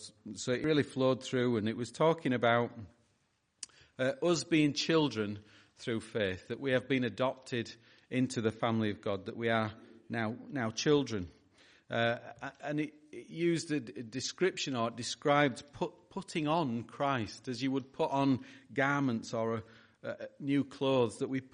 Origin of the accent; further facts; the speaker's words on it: England, United Kingdom; We are English